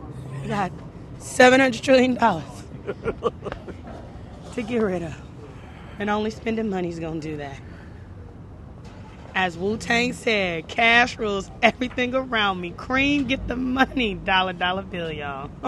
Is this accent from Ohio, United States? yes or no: no; Los Angeles, California, United States; I am from Los Angeles, California.